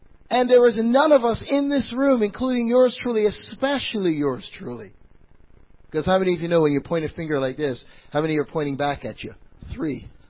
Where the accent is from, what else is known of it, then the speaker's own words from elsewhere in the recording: Canada; We have speed limit signs in Canada. I'm from Canada. I'm not American. Okay, let's establish that.